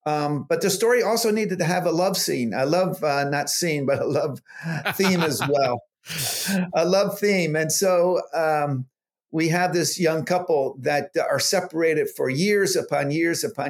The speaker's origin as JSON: {"language": "English", "region": "New Jersey", "country": "United States", "tie": "born or raised there", "said": "I grew up in the Delaware Valley, the southern South Jersey area."}